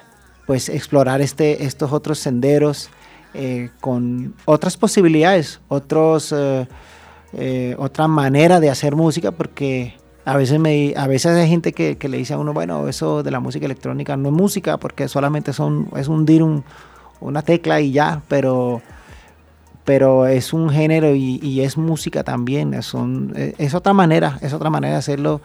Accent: Paris, Île-de-France, France; Bueno, sí soy caleño, pero también soy parisino. Soy nacido en París y criado en París, en Francia, de padres de Cali.

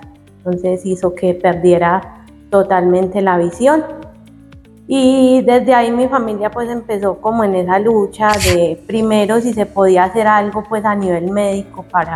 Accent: Heliconia, Antioquia, Colombia; porque yo soy de Heliconia

